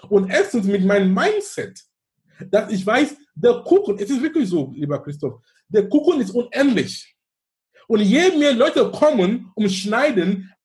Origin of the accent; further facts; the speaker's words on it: Cameroon; In Frankfurt oder in Hamburg oder in Kamerun, wo ich herkomme, oder in Indien, es ist egal.